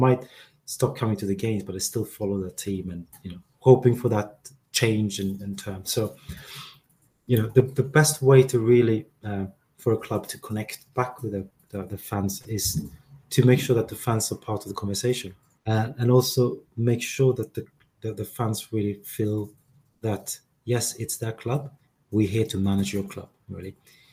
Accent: Sweden; Because I grew up in Sweden, we watched the Premier League

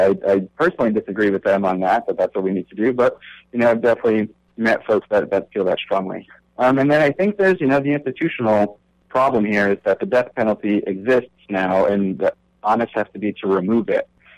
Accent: Connecticut, United States; I'm originally from Connecticut with a bachelor's in public and community engagement.

